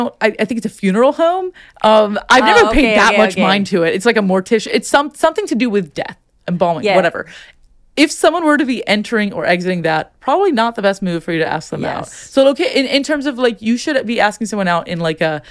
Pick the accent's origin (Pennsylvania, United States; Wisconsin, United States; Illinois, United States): Illinois, United States; Chicago; But I went to Brown and I grew up in Chicago